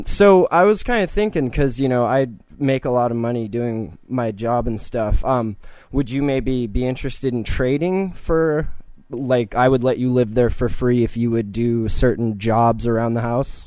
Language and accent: English; California, United States; Well, I'm from California, and when I think of public transportation, I think of a stinky bus filled with beep, which is why I moved here